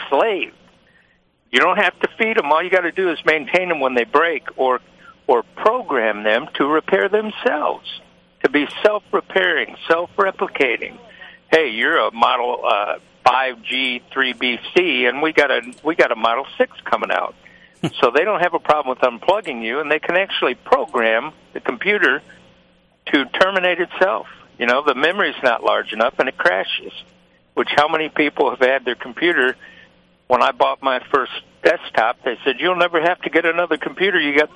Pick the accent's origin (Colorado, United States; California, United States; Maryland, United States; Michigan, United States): Michigan, United States; Detroit; when I was a little boy growing up in Detroit